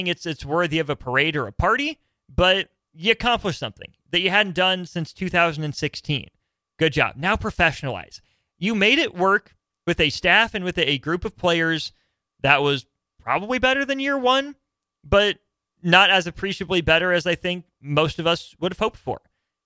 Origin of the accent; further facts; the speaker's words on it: Nebraska, United States; I'm from Nebraska. Yeah, I've watched my fair share of Husker football.